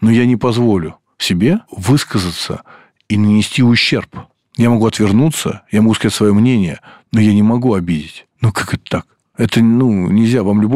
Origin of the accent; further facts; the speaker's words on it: Russia; я человек православный, и мне это все очень интересно, и я как россиянин там, из Советского Союза